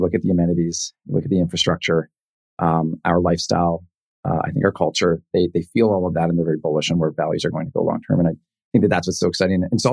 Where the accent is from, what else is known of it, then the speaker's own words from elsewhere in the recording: Penticton, British Columbia, Canada; something really exciting that's coming to the Okanagan, Penticton, this is my hometown.